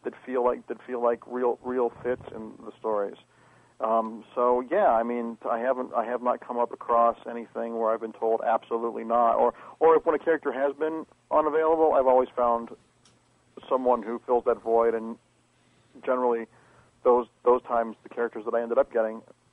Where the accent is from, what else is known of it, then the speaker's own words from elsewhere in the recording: Ohio, United States; I grew up in Ohio, and I have been reading comics since I was four